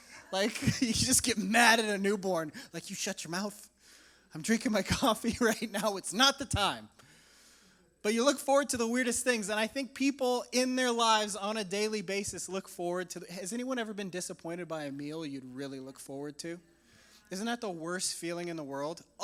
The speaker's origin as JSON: {"language": "English", "town": "Spokane", "region": "Washington", "country": "United States", "tie": "born or raised there", "also_born_or_lived": "Sydney, Australia / New York City / Southern California", "said": "after living in Sydney, Australia, New York City, Southern California, I grew up in Spokane, Washington"}